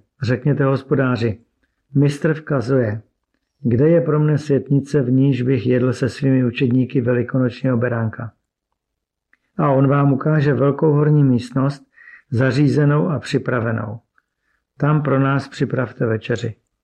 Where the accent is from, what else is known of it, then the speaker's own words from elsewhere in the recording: Zlín, Zlín Region, Czechia; Pocházím ze Zlína. V Krista jsem uvěřil v 16 letech.